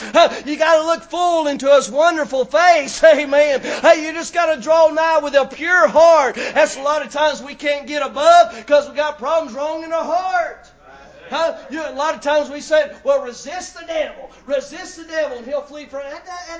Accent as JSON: {"language": "English", "region": "Kentucky", "country": "United States", "tie": "born or raised there", "said": "We grew up out there in Kentucky, and a lot of them old back roads."}